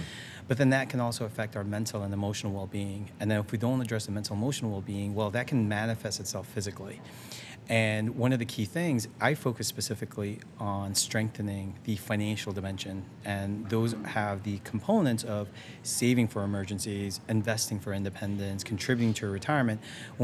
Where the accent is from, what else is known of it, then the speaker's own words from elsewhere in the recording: New Jersey, United States; also born or lived in Florida; I am thousands of miles away from home. I'm from Jersey originally in Florida. And then here I am in convention in Wisconsin.